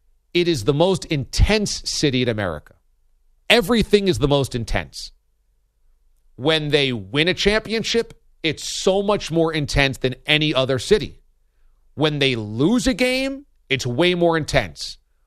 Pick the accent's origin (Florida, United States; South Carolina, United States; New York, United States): New York, United States; I certainly got my fair share of criticism for being a New Yorker in Boston